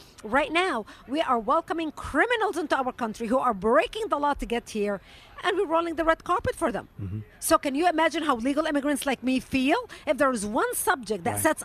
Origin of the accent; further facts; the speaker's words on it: Lebanon; English is a second language; now in United States; Look, I'm Lebanese. I've got tan skin.